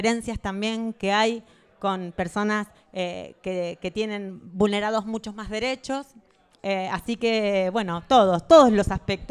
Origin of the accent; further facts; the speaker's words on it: Argentina; now in Barcelona, Spain; no solamente aquí en Barcelona, en España, y desde el otro lado del Atlántico, donde soy nativa, desde Argentina.